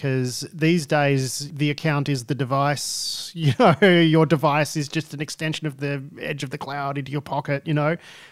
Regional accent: Australia; as an Australian who lives in a regional area.

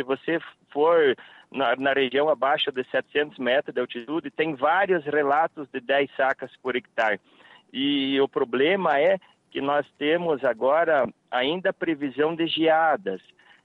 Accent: Mangueirinha, Paraná, Brazil; Eu sou do município de Mangueirinha, sudoeste do Paraná.

